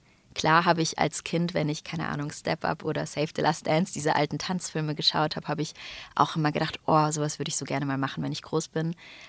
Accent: Stuttgart, Baden-Württemberg, Germany; Sven aus meiner Heimat Stuttgart kam

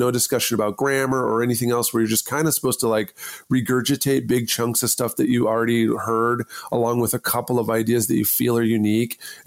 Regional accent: Idaho, United States; I went to Boise State. I'm from Idaho. My parents went to Boise State. It was the local school

